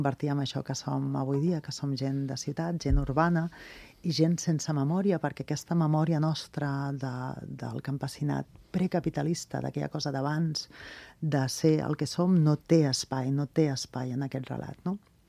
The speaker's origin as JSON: {"language": "Catalan", "town": "Barcelona", "region": "Catalonia", "country": "Spain", "tie": "born there", "said": "Jo sóc nascuda a Barcelona."}